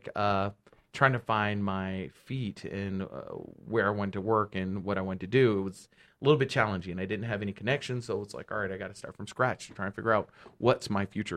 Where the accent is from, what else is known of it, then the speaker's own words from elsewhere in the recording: Inglewood, California, United States; I'm from Inglewood as well. I was born and raised L.A., native or Inglewood native. This is my city, my home.